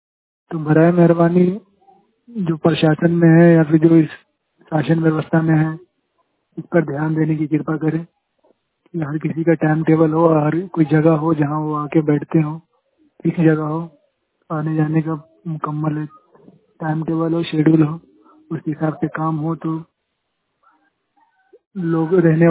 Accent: Humayunpur, India; और मैं हुमायूंपुर पंचायत से हूँ।

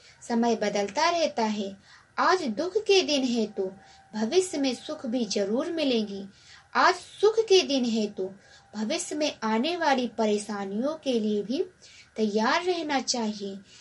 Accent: Uttar Pradesh, India; और मैं गोंडा जिले से हूँ।

